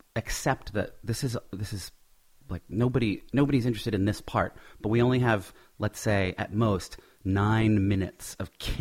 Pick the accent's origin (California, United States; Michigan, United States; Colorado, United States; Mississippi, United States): California, United States; Los Angeles; and I'm from Los Angeles, so the prospect of seeing it destroyed by actual fire was very pleasing.